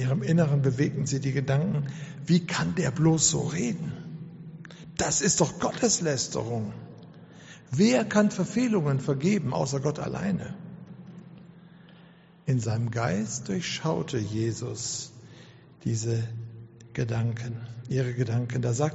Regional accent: Duisburg, North Rhine-Westphalia, Germany; In der Kellerkirche, das war im Duisburger Norden, Arbeiterviertel, Duisburg-Beek, wo ich herkomme.

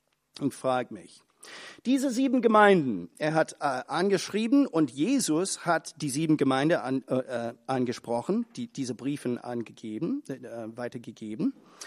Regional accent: United States; German is a second language; Ich bin Amerikaner

